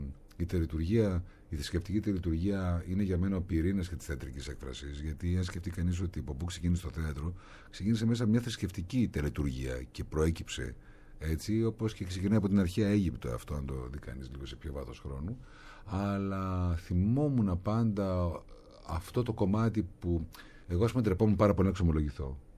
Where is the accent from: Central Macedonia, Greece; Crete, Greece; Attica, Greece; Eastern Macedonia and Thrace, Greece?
Central Macedonia, Greece; Thessaloniki; Η Θεσσαλονίκη είναι μια πόλη που την αγαπούσα, την αγαπάω και θα την αγαπάω πάντα, γιατί είναι η πατρίδα μου.